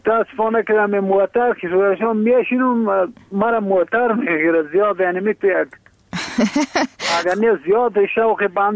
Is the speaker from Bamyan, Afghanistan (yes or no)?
yes; Bamyan, Afghanistan; ما خود راستی از بامیان هستیم